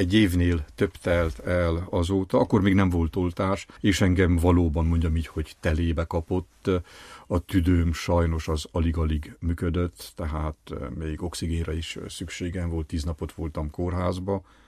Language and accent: Hungarian; Covasna, Romania; mind a ketten háromszékiek vagyunk